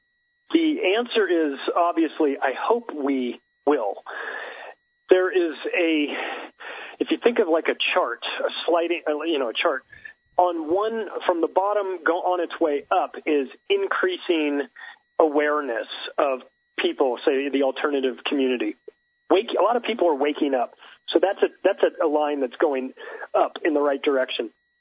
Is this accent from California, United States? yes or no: yes; California, United States; I was living in California. I grew up in California.